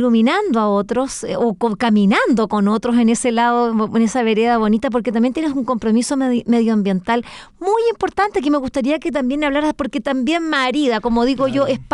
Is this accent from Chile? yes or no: yes; Quintay, Valparaíso, Chile; para quienes somos vecinos de Tunquén, yo soy quintallina